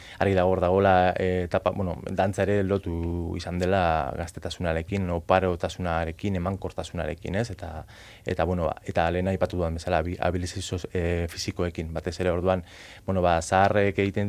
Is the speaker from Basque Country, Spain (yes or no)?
yes; Portugalete, Basque Country, Spain; Ez, Portugaleten.